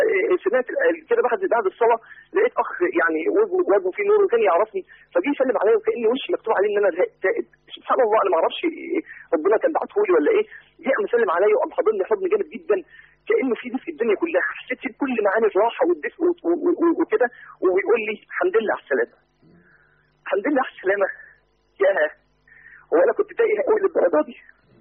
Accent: Mansoura, Dakahlia, Egypt; وهو حضر معهم درس للشيخ عندنا في المنصوره

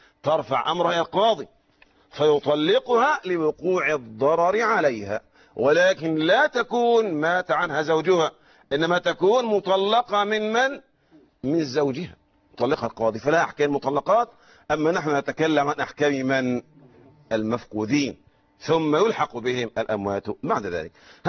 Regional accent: Egypt; وهذا وقع عندنا في مصر هنا في المدة الأخيرة

